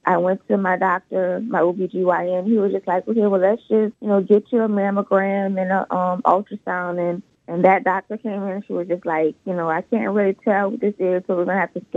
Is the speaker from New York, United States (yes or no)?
no; New Orleans, Louisiana, United States; Yes, I'm from New Orleans.